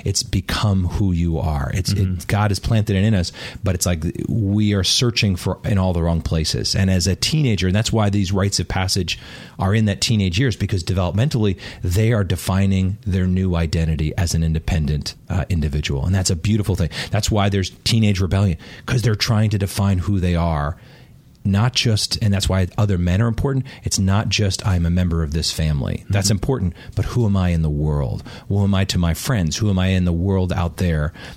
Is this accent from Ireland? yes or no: yes; Ireland; for me, I'm Irish